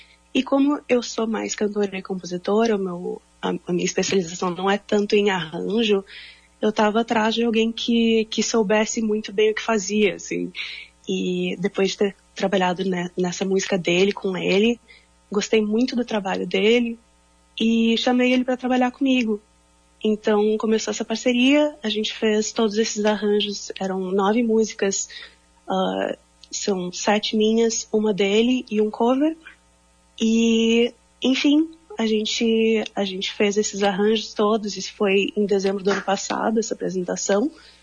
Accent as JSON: {"language": "Portuguese", "town": "Porto Alegre", "region": "Rio Grande do Sul", "country": "Brazil", "tie": "born or raised there", "moved": "yes", "lives_now": "United States", "said": "esse vai ser meu primeiro show aqui na minha cidade natal em bastante tempo."}